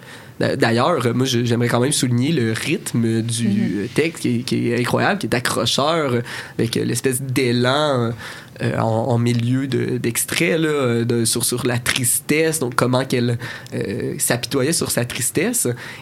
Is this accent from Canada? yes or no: yes; Quebec, Canada; Je suis québécois, là, et j'ai lu beaucoup d'œuvres québécoises